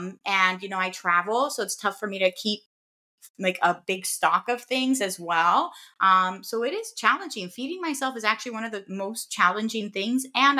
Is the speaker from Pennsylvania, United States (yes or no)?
yes; Philadelphia, Pennsylvania, United States; Even where I grew up in Philadelphia, and I think the best ice cream in the world is actually in Amish country, Pennsylvania.